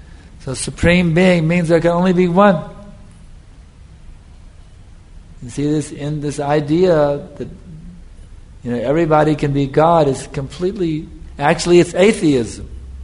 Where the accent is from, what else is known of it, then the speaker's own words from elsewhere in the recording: United States; In the last 20 years, when I grew up in America, we never had beggars, but now they're very common.